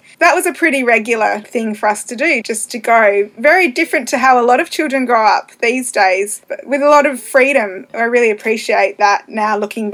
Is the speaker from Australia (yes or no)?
yes; Yallingup, Western Australia, Australia; Since the 1980s, I grew up in rural Yelling Up, which was sheep country back then.